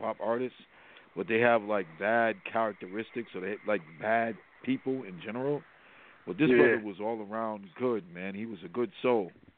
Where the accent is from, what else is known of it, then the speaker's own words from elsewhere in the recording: New York City, New York, United States; also born or lived in Massachusetts; I grew up in New York and then moved into Massachusetts.